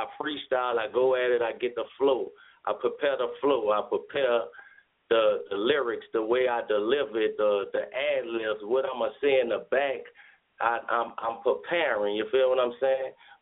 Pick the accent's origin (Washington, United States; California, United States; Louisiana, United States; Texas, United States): Louisiana, United States; New Orleans; I come from New Orleans, Ninth Ward, you feel me? The bottom of the bottom of the bottom.